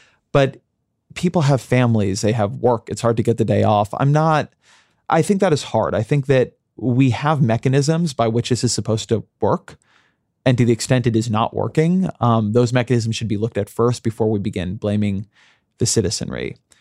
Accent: United States; That if you're an American, I'm an American, you are part of this.

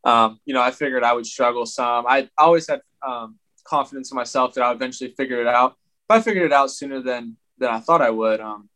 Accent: Cambridge, Ohio, United States; I was born in Zanesville, Ohio, but we didn't even live there. That was the biggest city around. And we lived in a small town called Cambridge. I mean, freaking one stoplight town now.

